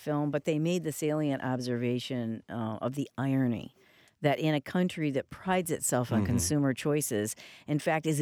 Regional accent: Michigan, United States; That's okay. I'm from Michigan.

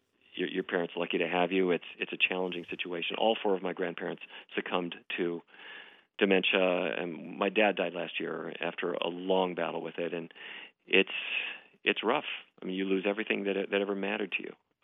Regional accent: North Dakota, United States; I grew up in North Dakota. I come from a long line of cattle ranchers.

